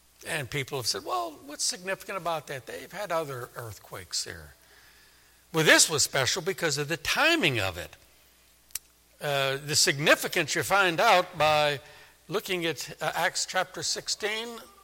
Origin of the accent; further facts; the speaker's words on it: New Orleans, Louisiana, United States; You know, I'm from New Orleans, and New Orleans is 10 feet below sea level, and it's swamps everywhere, Lake Pontchartrain to the north and Mississippi River to the south.